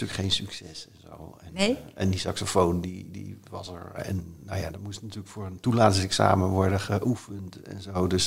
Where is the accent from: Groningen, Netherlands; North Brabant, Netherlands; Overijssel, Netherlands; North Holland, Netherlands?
North Brabant, Netherlands; Geldrop; born there; Ja, geboren in Geldrop. Geldrop ligt tussen Eindhoven en Helmond.